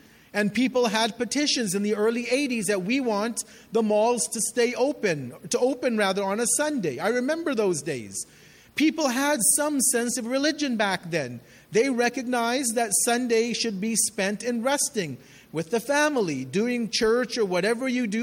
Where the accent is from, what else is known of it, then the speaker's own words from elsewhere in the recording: Edmonton, Alberta, Canada; And I probably said the same thing growing up in Edmonton when I was dragged to the majlis every year